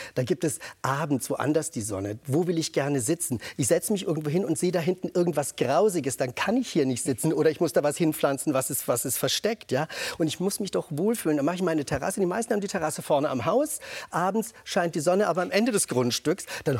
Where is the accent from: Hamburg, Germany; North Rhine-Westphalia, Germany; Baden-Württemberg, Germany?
Baden-Württemberg, Germany; Nürtingen; also born or lived in Berlin; Nein, ich bin in Berlin geboren. Ich bin in Baden-Württemberg, in Nürtingen, bin ich aufgewachsen und zur Schule gegangen.